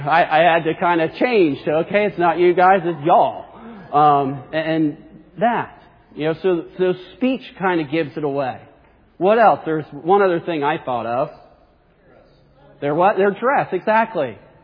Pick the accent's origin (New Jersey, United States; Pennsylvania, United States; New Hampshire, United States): New Jersey, United States; I grew up in New Jersey, and we always said, "You guys."